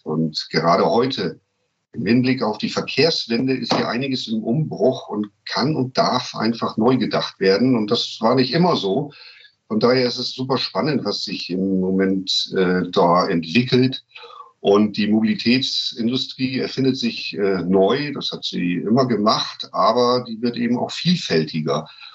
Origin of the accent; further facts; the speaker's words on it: North Sea coast, Germany; born there; Ich bin ja hier Schlickrutscher sozusagen, an der Nordsee geboren.